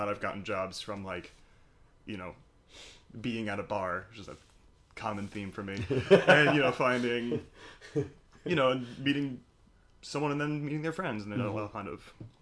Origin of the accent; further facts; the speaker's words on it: New Jersey, United States; But I mean, I grew up in New Jersey.